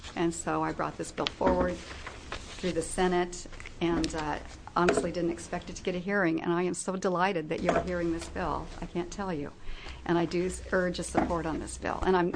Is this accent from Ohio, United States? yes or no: no; Oregon, United States; For the record … I'm from Polk County, live in Dallas, Oregon.